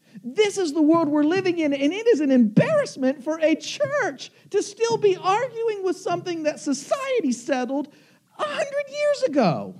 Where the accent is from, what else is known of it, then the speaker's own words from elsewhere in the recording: Appalachia, United States; Forgive me, I come from Appalachia, so maybe I'm venting a little bit this morning.